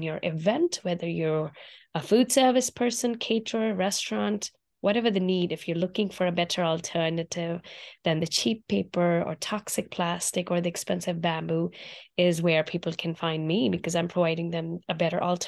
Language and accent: English; India; moved away; I was born in India. Growing up in India, I used to eat my food on banana leaves, which even exist today.